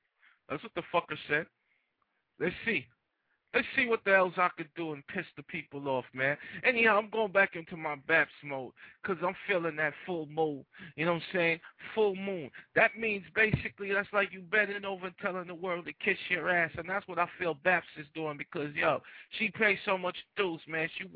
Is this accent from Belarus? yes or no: no; Jamaica; now in New York, United States; I ain't going to say I'm from New York because I'm originally from Jamaica. I got a green card to prove that shit.